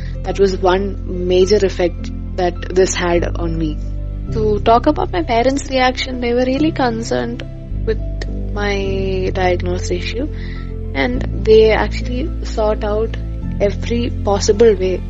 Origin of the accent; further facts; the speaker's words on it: Thiruvananthapuram, Kerala, India; I am 22 years of age. I am a student pursuing post-graduation in chemistry. I come from Trivandrum, Kerala.